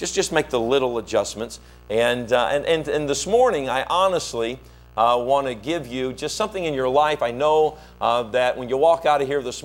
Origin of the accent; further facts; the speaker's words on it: Kalamazoo, Michigan, United States; But I was born in Kalamazoo, Michigan, so I am a Michigander.